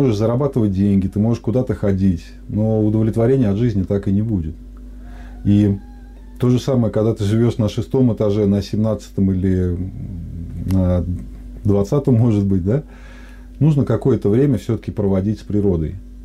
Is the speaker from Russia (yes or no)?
yes; Tver Oblast, Russia; Я родился в Тверской области и вырос здесь. И за последние там 8-10 лет я объездил все уголки.